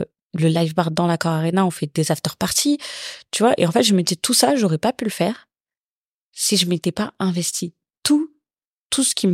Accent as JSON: {"language": "French", "town": "Creil", "region": "Hauts-de-France", "country": "France", "tie": "born or raised there", "also_born_or_lived": "Bondy / Drancy", "said": "les premiers souvenirs que j'ai, c'est vraiment quand je suis passée de Drancy à Creil. Je suis partie vivre à Creil pendant 3 ans, donc de mes 6 à mes 9 ans."}